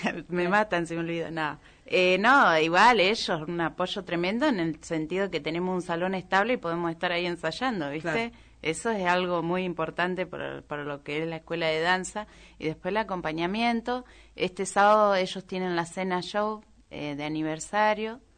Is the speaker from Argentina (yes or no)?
yes; Argentina; Somos argentinos